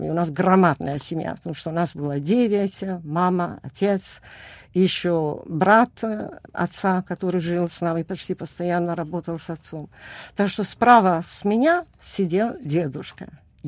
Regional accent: Tarcento, Friuli-Venezia Giulia, Italy; born there; Russian is a second language; Я родилась на севере Италии, в маленьком городке. Торченто, вот, недалеко от Удине, вокруг горы, холмы.

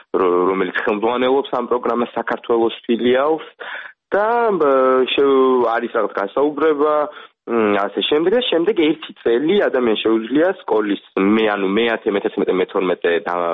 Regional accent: Kakheti, Georgia; მე წარმოშობით კახელი ვარ

